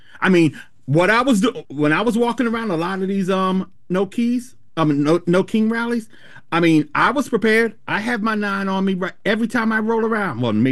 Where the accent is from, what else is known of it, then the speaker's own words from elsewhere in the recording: Somerset, New Jersey, United States; No, this is in Somerset, New Jersey.